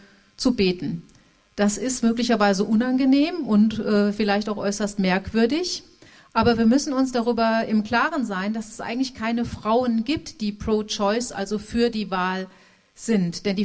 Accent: United States; now in Germany; als Amerikanerin

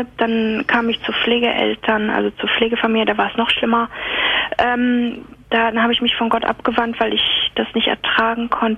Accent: Frankfurt am Main, Hesse, Germany; moved away as an adult; ich komme eigentlich aus Frankfurt am Main, ich bin nach Nordrhein-Westfalen vor ein paar Jahren hier hingezogen wegen des Berufs.

